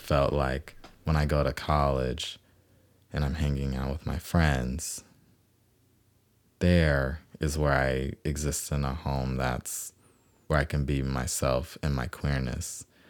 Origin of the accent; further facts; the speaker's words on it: Los Angeles, California, United States; I am 23 years old, and I am currently living in Windsor Hills, California, Los Angeles, my hometown.